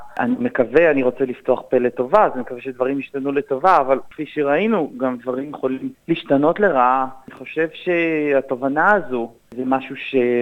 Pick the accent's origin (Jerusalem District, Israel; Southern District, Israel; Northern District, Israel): Jerusalem District, Israel; Jerusalem; גדלתי בירושלים, גדלתי במקום שיש בו הרבה ניגודים